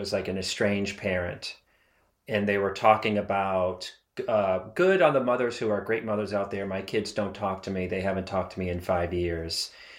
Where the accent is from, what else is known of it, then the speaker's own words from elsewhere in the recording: Boston, Massachusetts, United States; I'm from Boston.